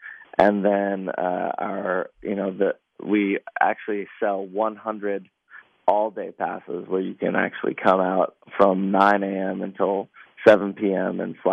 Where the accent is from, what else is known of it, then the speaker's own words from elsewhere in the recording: Kansas City, Missouri, United States; I'm actually from Kansas City. I grew up in Kansas City.